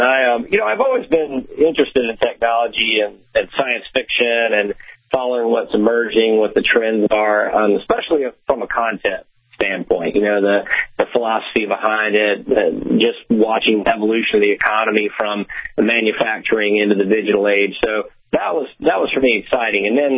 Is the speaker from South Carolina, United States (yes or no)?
yes; Spartanburg, South Carolina, United States; I grew up in the South in Spartanburg, South Carolina. And when I graduated from college at the University of South Carolina